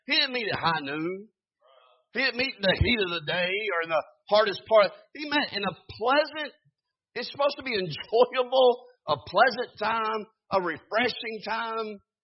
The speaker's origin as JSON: {"language": "English", "region": "North Carolina", "country": "United States", "said": "I mean, we're from North Carolina, did a lot of deputation up north."}